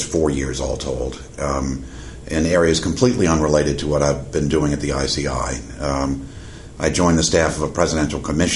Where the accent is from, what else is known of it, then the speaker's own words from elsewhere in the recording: New Orleans, Louisiana, United States; born there; I was born in New Orleans. Went to college at Yale, and then on to the University of Virginia School of Law.